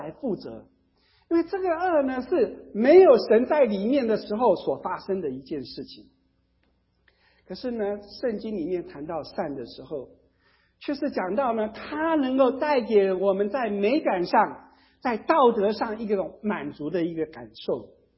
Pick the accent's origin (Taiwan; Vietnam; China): China; 其实我们中国人的善恶都是以我们个人为出发